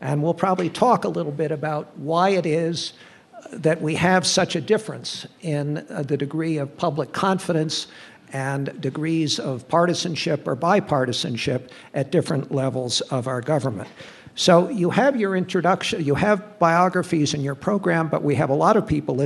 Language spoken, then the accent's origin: English; Connecticut, United States; it's my great pleasure to welcome my home state governor, Dan Malloy of Connecticut.